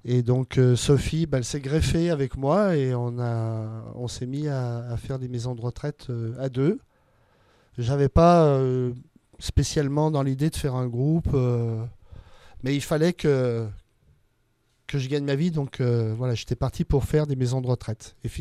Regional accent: Lyon, Auvergne-Rhône-Alpes, France; À la base, je suis lyonnais, donc j'ai joué avec des chanteurs.

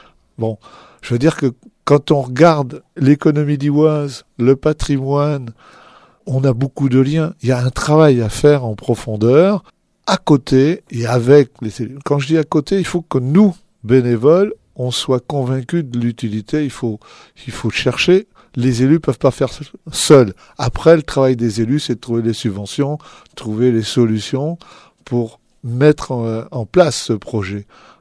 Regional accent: Normandy, France; Je suis normand. J'habite à 40 km de Mans.

